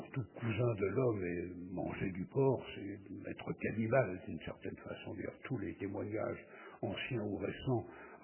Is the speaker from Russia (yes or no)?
no; Normandy, France; Quand j'étais petit, il me faisait peur, c'est ma région d'origine, l'Orne.